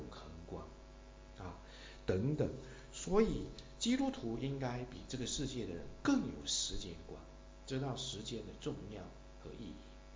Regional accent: East Malaysia, Malaysia; 我爸爸在马来西亚出生，我在马来西亚出生，所以我是第三代 移民之后的第三代。

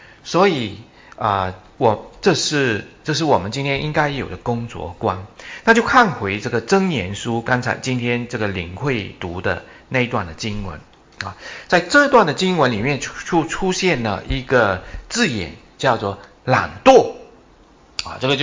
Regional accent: Fuzhou, Fujian, China; 我们福州人有一种的饼哈，叫做官饼

